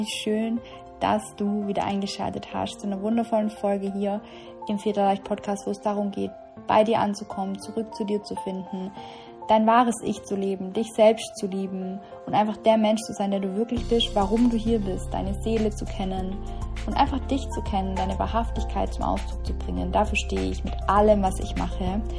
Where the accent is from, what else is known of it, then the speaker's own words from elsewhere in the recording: Ilshofen, Baden-Württemberg, Germany; Der Self-Love-Day wird in Ilshofen stattfinden, in meinem Heimatort in der Nähe von Schwäbisch Hall.